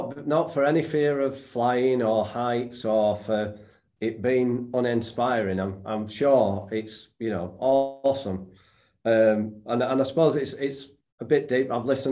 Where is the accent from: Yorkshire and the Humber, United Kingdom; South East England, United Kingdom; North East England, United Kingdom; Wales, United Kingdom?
Yorkshire and the Humber, United Kingdom; as a Yorkshireman